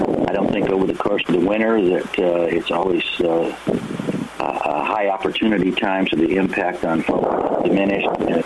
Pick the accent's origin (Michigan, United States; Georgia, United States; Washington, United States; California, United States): Washington, United States; of course I'm from Clark County.